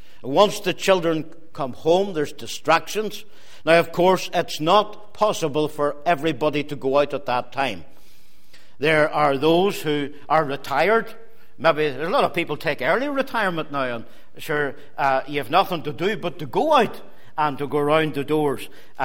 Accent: Omagh, Northern Ireland, United Kingdom; I would always say … from Omagh.

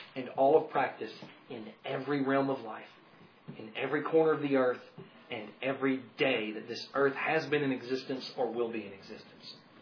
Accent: Tennessee, United States; You see, I'm from Tennessee.

